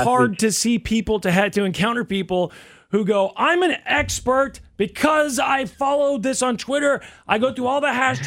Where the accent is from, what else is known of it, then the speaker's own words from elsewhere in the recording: United States; It's frustrating to me just because as an American citizen, I get so tired of everybody being an expert about everything.